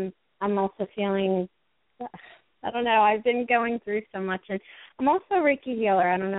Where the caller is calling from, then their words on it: New Jersey, United States; I'm calling from New Jersey.